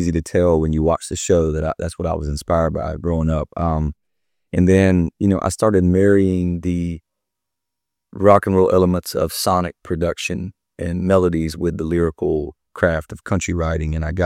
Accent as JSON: {"language": "English", "region": "Georgia", "country": "United States", "tie": "born or raised there", "said": "You know, I grew up in South Georgia, and that's what people, I guess, consider country, you know?"}